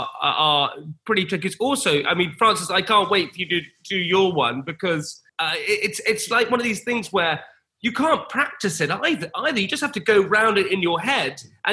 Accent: United Kingdom; And actually, being British, it feels like it's quite mean

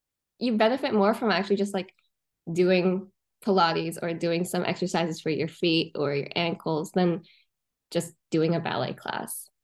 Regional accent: Hong Kong; I'm from Hong Kong. So I was an international student going to the US.

